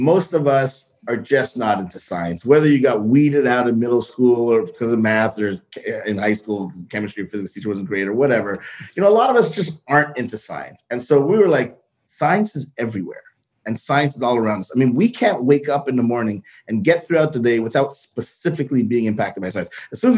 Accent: Canada; I'm Canadian. And as all good, you know, African-American, African-Canadian kids

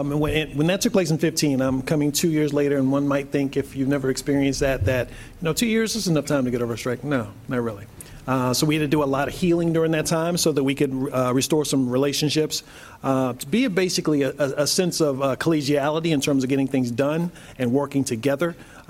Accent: Colonial Beach, Virginia, United States; moved away as an adult; also born or lived in Cleveland; now in Reynoldsburg, United States; I'm originally from Colonial Beach, Virginia. That's where I grew up

